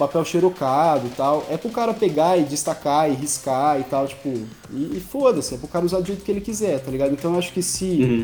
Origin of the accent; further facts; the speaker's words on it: Araraquara, São Paulo, Brazil; Eu ia viajar pra Ribeirão Preto, sou de Araraquara, ia viajar, desmarquei tudo.